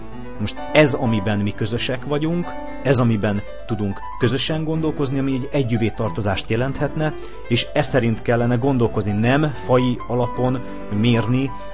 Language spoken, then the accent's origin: Hungarian; Hungary; Én büszke vagyok arra, hogy magyarnak születtem, magyarként élek